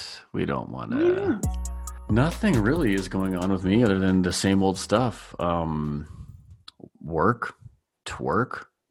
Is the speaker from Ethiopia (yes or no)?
no; Edmonton, Alberta, Canada; My hometown of Edmonton is